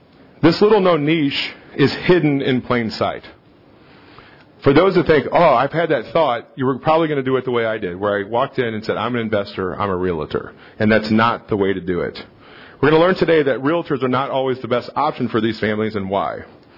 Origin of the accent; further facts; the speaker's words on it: St. Louis, Missouri, United States; I'm from St. Louis. It's always baseball references for me.